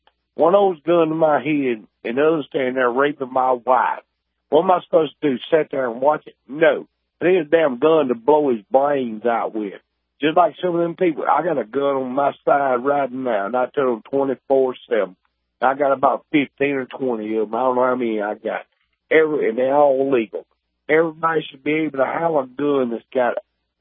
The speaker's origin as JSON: {"language": "English", "region": "Mississippi", "country": "United States", "said": "I'm from Mississippi."}